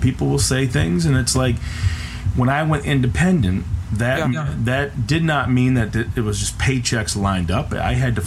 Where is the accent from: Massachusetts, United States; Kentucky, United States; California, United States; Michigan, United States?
Michigan, United States; moved away as an adult; also born or lived in Alaska / Minneapolis; now in Portland, United States; I am from Michigan. I grew up there. I moved west when I was a kid to Oregon when I was 19 to be a snowboarder.